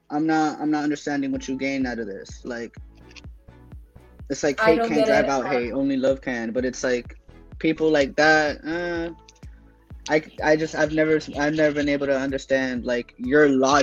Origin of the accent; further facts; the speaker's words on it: Miami, Florida, United States; And I'm in Miami right now, like this is my hometown, so I should have expected it